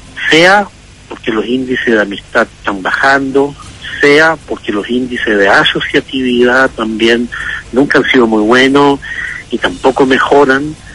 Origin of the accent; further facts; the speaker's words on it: Chile; Nosotros pensábamos como chilenos de que existía una cultura cívica bien arraigada